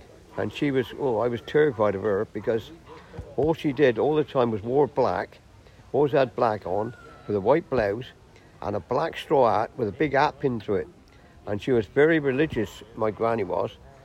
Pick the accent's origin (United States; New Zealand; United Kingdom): United Kingdom; South West England; born there; I was born in Amore, a little village just north of Penzance, in 1943